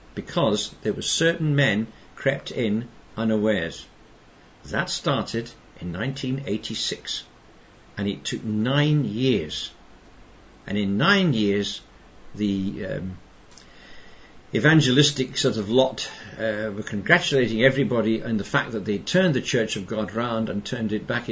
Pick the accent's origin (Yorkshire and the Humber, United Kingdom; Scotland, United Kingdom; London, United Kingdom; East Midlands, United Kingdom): Scotland, United Kingdom; Glasgow; born there; And I was born in January 1944, so that's just about, 15, 16 months before the end of World War II. So apart from, as a tiny baby, being chucked under the dining room table when the bombs were falling on Glasgow